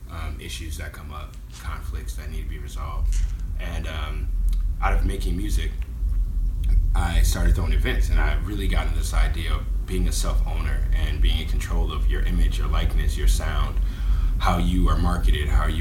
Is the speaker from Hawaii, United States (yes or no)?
no; Washington, District of Columbia, United States; now in Brooklyn, United States; I'm originally from Washington, D.C. I've been living in Brooklyn since the beginning of 2008